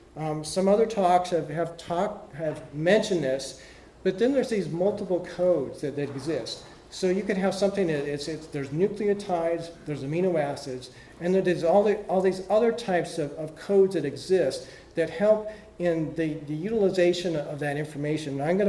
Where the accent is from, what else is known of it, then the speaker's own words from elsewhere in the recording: West Coast, United States; I'm from the West Coast, and seeing the ocean.